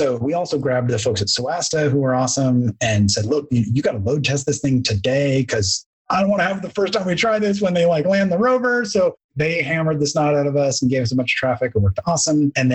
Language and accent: English; Seattle, Washington, United States; now in Santa Barbara, United States; I grew up in Seattle and I just got tired of the rain. And so we interviewed and looked at spots and we liked Santa Barbara. So we moved to Santa Barbara